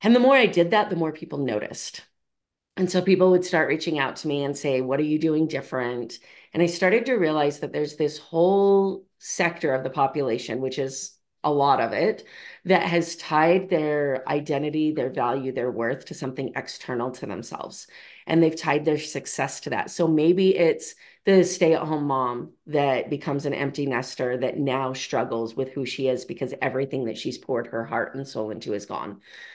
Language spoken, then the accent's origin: English; Idaho, United States; So I grew up in Idaho. I grew up in Southern Idaho.